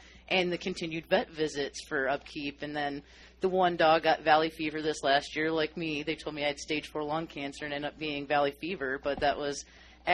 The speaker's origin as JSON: {"language": "English", "region": "Minnesota", "country": "United States", "tie": "born or raised there", "said": "I grew up in Minnesota, so a barn has walls where this does not, you know."}